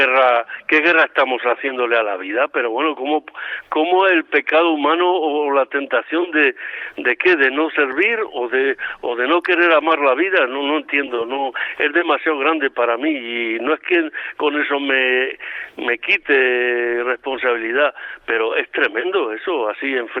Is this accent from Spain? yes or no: yes; Spain; nosotros como españoles